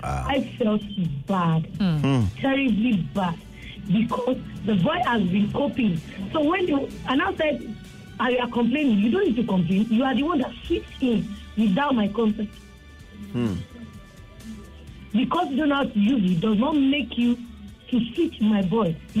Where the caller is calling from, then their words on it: Ikorodu, Lagos, Nigeria; I'm calling from Ikorodu.